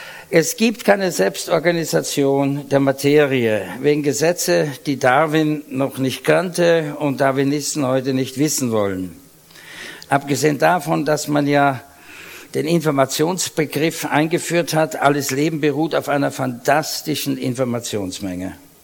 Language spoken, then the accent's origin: German; Vienna, Austria; Es merken vielleicht einige an meiner Aussprache. Ich bin nicht genuin Deutscher, ich bin Wiener. Die reden so breit. Und Österreicher